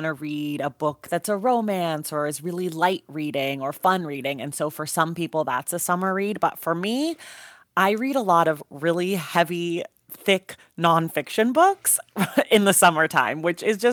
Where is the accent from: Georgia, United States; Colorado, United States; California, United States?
California, United States; Oakland; I am from Oakland, so I do have a bit of a hometown bias there.